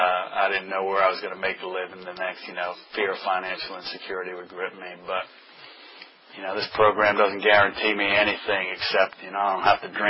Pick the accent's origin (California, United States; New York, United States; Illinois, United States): New York, United States; New York City; Like I said, I grew up in New York City.